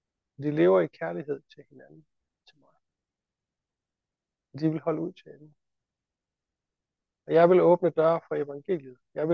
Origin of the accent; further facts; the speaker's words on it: Esbjerg, Region of Southern Denmark, Denmark; jeg bor her i Esbjerg, jeg er esbjergenser. Jeg hører til i Esbjerg.